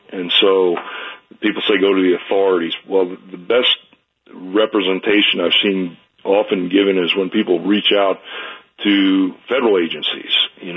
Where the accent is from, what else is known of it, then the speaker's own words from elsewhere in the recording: New Jersey, United States; I grew up in New Jersey